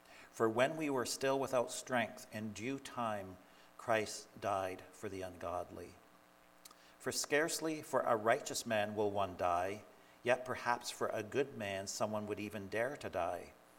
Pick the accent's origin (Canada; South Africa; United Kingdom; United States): Canada; I'm more coming from Canada, more hockey.